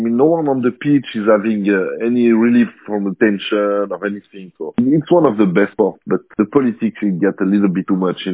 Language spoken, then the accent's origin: English; Switzerland; I am an ethnic Swiss. I was born and raised in Switzerland. All my ancestry, for at least two generations, are Swiss.